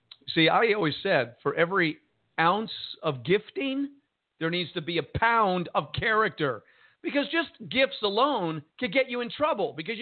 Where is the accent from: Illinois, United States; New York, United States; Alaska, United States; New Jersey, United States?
New Jersey, United States; Jersey City; I'm from Jersey City originally, Serge